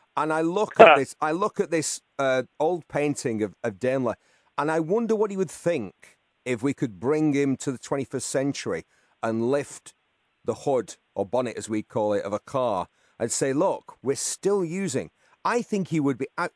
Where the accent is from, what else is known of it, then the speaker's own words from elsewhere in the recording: North West England, United Kingdom; The industrial town north of Manchester, that's my hometown, is the twin town.